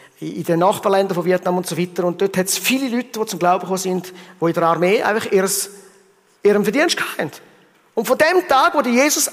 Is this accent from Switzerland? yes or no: no; Rwanda; In dem Land, wo ich aufgewachsen bin, in Afrika, in Ruanda